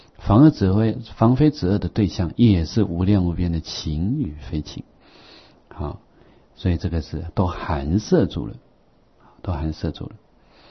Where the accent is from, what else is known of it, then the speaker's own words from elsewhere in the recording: China; 这是非常重要的，我们中国人的宝了